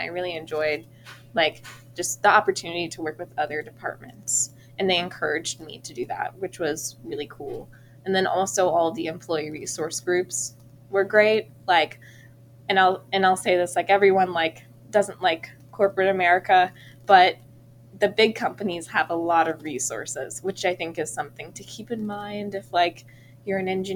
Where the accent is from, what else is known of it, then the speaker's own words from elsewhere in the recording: Greenville, North Carolina, United States; what I thought of at first was like kind of my hometown area, because it's Greenville, North Carolina, and Eastern North Carolina has a lot of like cotton and soybean farming.